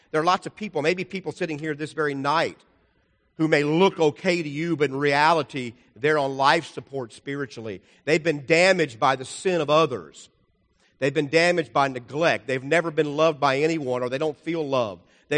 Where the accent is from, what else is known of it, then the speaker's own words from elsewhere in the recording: Cincinnati, Ohio, United States; came to the church where I grew up in Ohio and Cincinnati many times to preach gospel meetings.